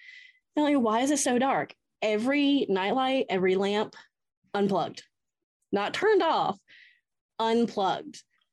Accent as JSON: {"language": "English", "town": "Atlanta", "region": "Georgia", "country": "United States", "said": "I am from Atlanta."}